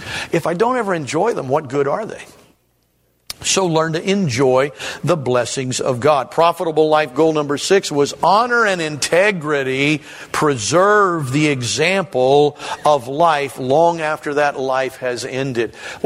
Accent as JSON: {"language": "English", "town": "Kettering", "region": "Ohio", "country": "United States", "tie": "born or raised there", "said": "It was in the home where I grew up years ago in Kettering, Ohio"}